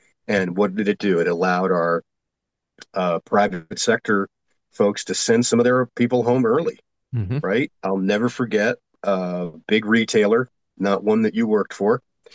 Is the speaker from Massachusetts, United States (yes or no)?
yes; Boston, Massachusetts, United States; also born or lived in New York; what I didn't know at the time is that the terrorists had used my hometown of Boston as a launching pad for their attack.